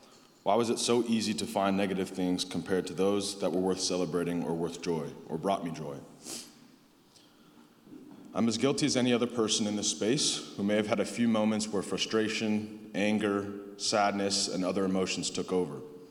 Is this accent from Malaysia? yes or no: no; Philadelphia, Pennsylvania, United States; born there; In the quickest way possible, I was born in Philadelphia and adopted. I was adopted into one of the best families. They were all white, they were Mennonites, and there were significant age gaps.